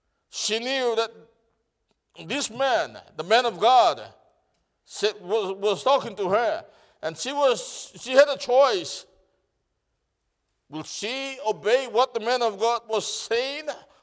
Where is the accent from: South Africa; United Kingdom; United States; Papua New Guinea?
Papua New Guinea; English is a second language; I'm from Papua New Guinea, not of Australia.